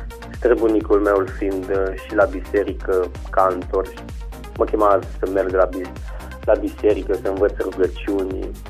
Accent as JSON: {"language": "Romanian", "town": "Eftimie Murgu", "region": "Caraș-Severin", "country": "Romania", "tie": "born or raised there", "also_born_or_lived": "Timișoara", "said": "M-am născut la Timișoara, la 3 ani am plecat la Eftimie Murgu, acolo am făcut clasele 1-8, apoi am revenit înapoi la Timișoara"}